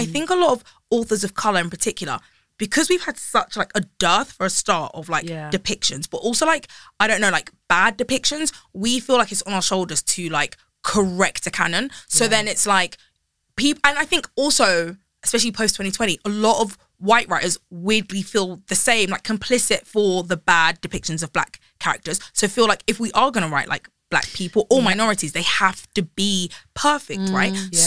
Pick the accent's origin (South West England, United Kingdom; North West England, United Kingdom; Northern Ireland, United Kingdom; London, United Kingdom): London, United Kingdom; Croydon; I'm from Croydon and everyone is black in Croydon.